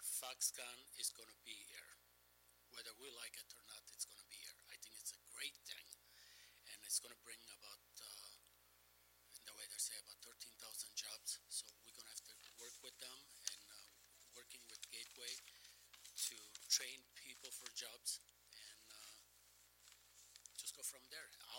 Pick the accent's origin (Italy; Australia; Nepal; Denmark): Italy; English is a second language; now in Kenosha, United States; I've been living in Kenosha for almost 50 years. I came from Italy.